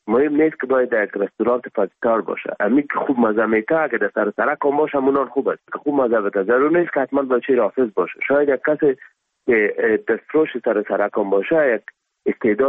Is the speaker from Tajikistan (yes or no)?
no; Afghanistan; first language Pashto; Persian is a second language; زبان مادری ما پشتو است. به دری مکتب خواندیم، عربی را مدرسه خواندیم، انگلیسی را بخاطر اسکالرشیپ ها باید میخواندیم